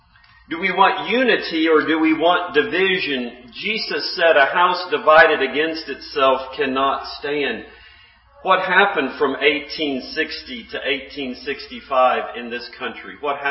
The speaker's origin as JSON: {"language": "English", "town": "Chattanooga", "region": "Tennessee", "country": "United States", "said": "We're from the Chattanooga area, and … came from Virginia in the 1700s and settled in the Chattanooga area, and they ended up fighting on opposite sides of the Civil War, shooting at each other."}